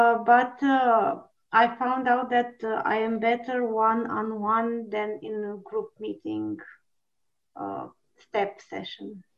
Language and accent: English; Romania; from Romania, ACA.